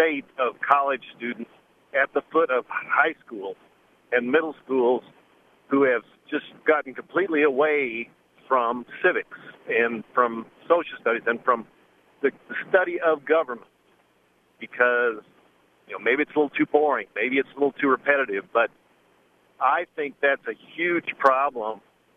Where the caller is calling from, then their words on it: Hannibal, Missouri, United States; Hannibal, Missouri.